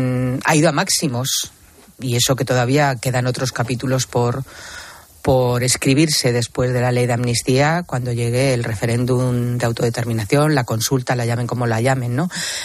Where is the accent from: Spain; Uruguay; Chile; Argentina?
Spain; Como española me dio mucha, mucha vergüenza.